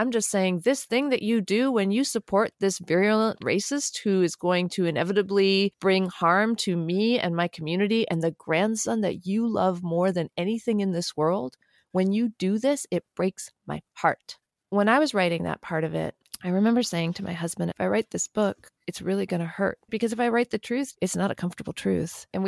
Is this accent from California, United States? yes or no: no; New Mexico, United States; So I grew up in New Mexico. My parents are from India and they had an arranged marriage in 1968 and then moved to New Mexico in 1969. So I lived my entire life there.